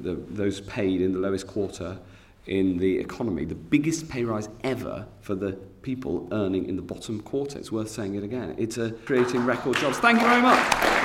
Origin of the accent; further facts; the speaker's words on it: North West England, United Kingdom; bumped into Owen Paterson, who I knew because I'm from Cheshire and he's next door.